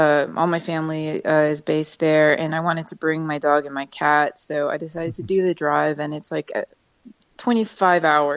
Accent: Louisiana, United States; also born or lived in Birmingham, Alabama; Well, I was born in Birmingham, but my family relocated to Louisiana when I was 2 years old. So Louisiana is really where I grew up and spent, all my formative years.

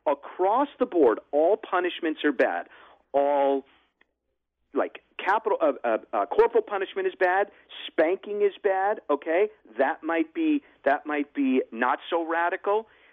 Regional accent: Phoenix, Arizona, United States; We grew up in Phoenix, upper middle class. Tama and I went to Madison Meadows, which is upper middle class public elementary school. We were not rich. We were comfortable. I come from a Jewish family.

